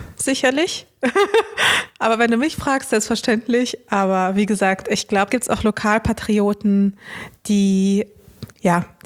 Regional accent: Dortmund, North Rhine-Westphalia, Germany; also born or lived in Chișinău, Moldova / Cologne / Wuppertal; now in Berlin, Germany; 2012 und vorher habe ich in Köln gewohnt und davor ganz kurz in Wuppertal, davor in Dortmund und geboren bin ich in Chișinău, in der ehemaligen Sowjetrepublik, ja. In der ehemaligen UdSSR, genau.

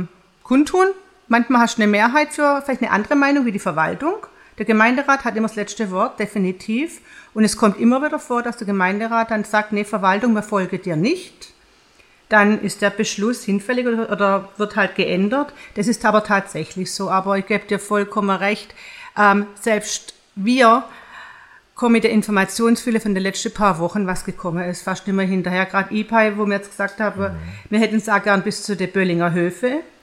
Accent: Biberach, Baden-Württemberg, Germany; ich bin aus Biberach

